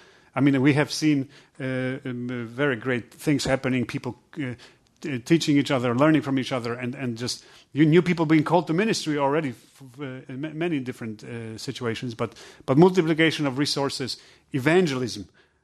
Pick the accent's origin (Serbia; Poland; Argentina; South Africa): Poland; English is a second language; now in United States; Oh, I'm a person from Poland.